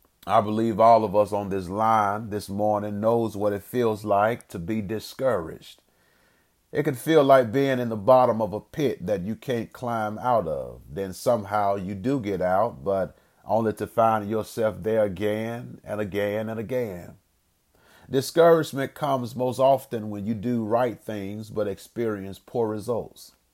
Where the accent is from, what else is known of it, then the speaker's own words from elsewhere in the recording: Birmingham, Alabama, United States; I'm from Birmingham, so I'm familiar with Vulcan.